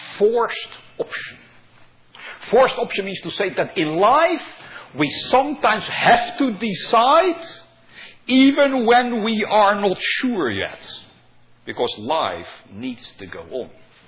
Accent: Amsterdam, North Holland, Netherlands; two figures who both lived in my hometown in Amsterdam.

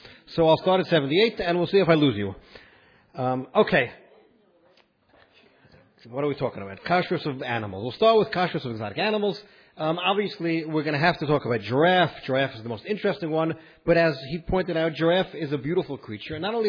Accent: Brooklyn, New York, United States; accent: Brooklyn; now in Beit Shemesh, Israel; I'm originally from New York, so my English is not like from Beit Shemesh. It's more Brooklyn.

